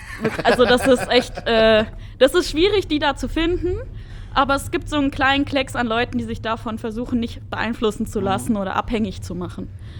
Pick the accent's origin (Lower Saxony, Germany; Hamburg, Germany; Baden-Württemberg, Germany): Lower Saxony, Germany; Wolfsburg; Und ich bin in Wolfsburg groß geworden.